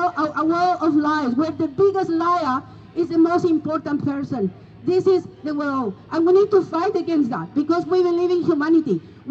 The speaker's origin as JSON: {"language": "English", "region": "southern Chile", "country": "Chile", "said": "from the south of Chile, but we are one nation, Chile and Argentina."}